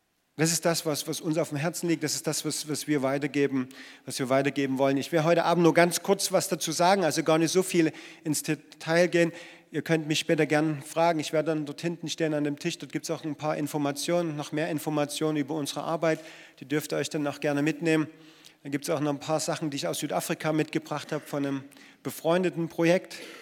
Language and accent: German; Saxony, Germany; Ja, wir sind ursprünglich aus Sachsen. Meine Frau kommt aus der Nähe von Oederan und ich komme aus der Nähe von Radeberg.